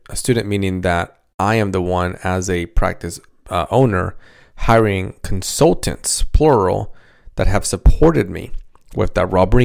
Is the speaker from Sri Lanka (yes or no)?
no; Dominican Republic; first language Spanish; English is a second language; So if you don't know, I'm from the Dominican Republic. My first language is Spanish.